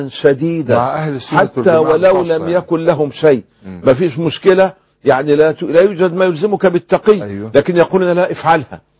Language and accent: Arabic; Mecca, Makkah Province, Saudi Arabia; شارع العزيزية عندنا في مكة